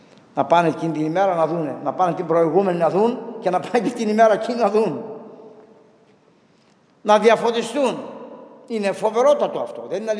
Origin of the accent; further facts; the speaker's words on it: Chios, North Aegean, Greece; Εκεί στο χωριό μου, στη Χίο, στα βόρεια μέρη